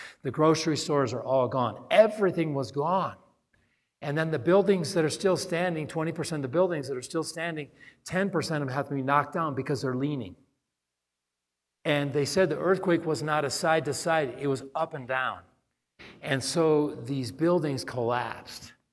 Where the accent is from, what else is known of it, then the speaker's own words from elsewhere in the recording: Wyoming, United States; growing up in Wyoming, my dad always said, son, we can do it ourselves.